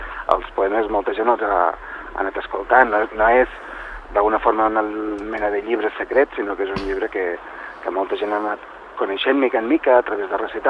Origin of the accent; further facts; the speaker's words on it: Lleida, Catalonia, Spain; also born or lived in Barcelona; sí que sóc molt de Lleida i el meu deix lingüístic, el meu accent em delata bastant, però al mateix temps la veritat és que he viscut professionalment, m'he desenvolupat molt a Barcelona i molta gent m'ubica molt a Barcelona.